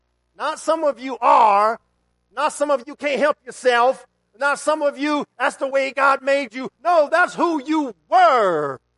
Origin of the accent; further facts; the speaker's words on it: Las Vegas, Nevada, United States; Where are you from, man? I hate saying it. I go, I'm from Las Vegas, and everyone does the same thing.